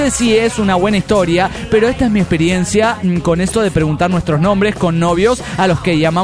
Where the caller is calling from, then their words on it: Cancún, Quintana Roo, Mexico; de Cancún, Quintana Roo, México.